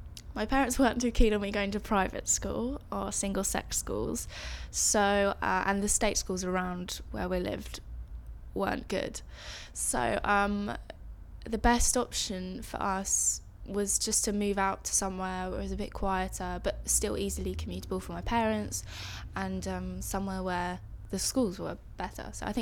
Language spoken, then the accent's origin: English; London, United Kingdom; I was born in London, actually, in North London, and we moved out, I think, when I was about 11, so there was quite a big chunk of my childhood was spent in the city.